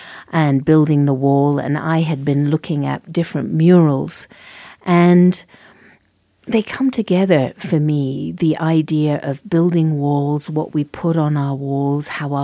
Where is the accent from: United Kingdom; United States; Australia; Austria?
United Kingdom; I don't know if it's because we're both British